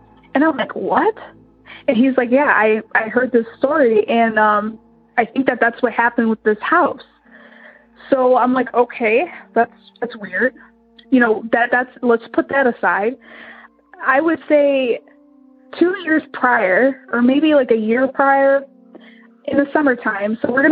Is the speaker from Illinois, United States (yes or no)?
yes; Illinois, United States; I am from Illinois.